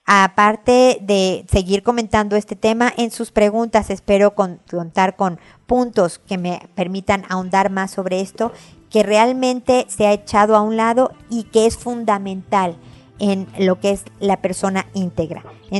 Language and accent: Spanish; Mexico; now in Chile; soy mexicana, estoy viviendo en Chile precisamente porque nos mudaron como familia por el trabajo de mi esposo.